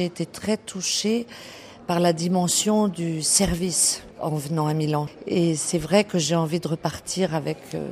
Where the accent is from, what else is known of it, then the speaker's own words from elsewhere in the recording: Vichy, Auvergne-Rhône-Alpes, France; je viens de Vichy